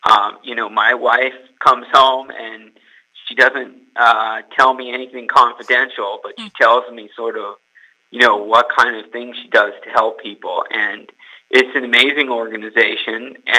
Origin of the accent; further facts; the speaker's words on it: California, United States; my wife is from Tunisia, and I am from California.